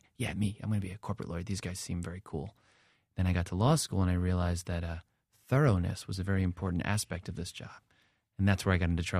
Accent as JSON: {"language": "English", "region": "New Jersey", "country": "United States", "tie": "born or raised there", "said": "just coming from the Jersey Shore. I grew up in New Jersey."}